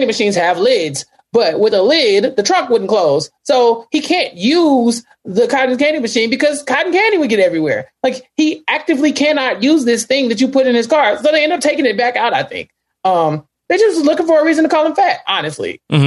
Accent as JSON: {"language": "English", "region": "Texas", "country": "United States"}